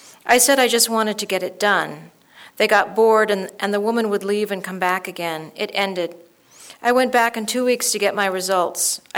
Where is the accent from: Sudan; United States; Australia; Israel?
Sudan; moved away; We come from Sudan, and we only know about the UN for help.